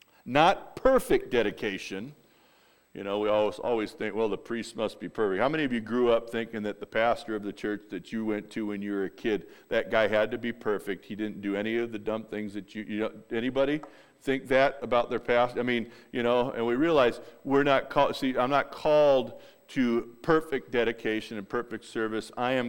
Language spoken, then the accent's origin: English; California, United States; I'm from Southern California, and when you move up here, we're going to La Mexicana number 4